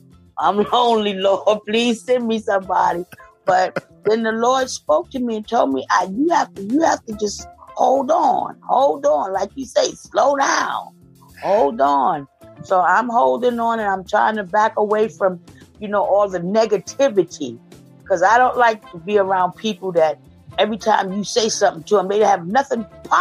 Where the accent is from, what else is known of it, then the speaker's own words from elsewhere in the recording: New York City, New York, United States; now in Pittsburgh, United States; From Pittsburgh, Pennsylvania, but I'm originally from New York City.